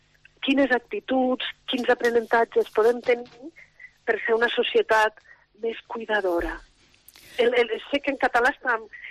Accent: Lleida, Catalonia, Spain; I com a lleidatana, per mi és un orgull poder-ho fer aquest any.

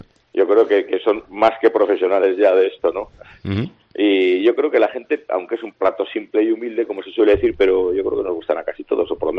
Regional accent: Navarre, Spain; como cuando era crío en Cusiñana, bañándome ahí debajo de casa o en el río Ebro.

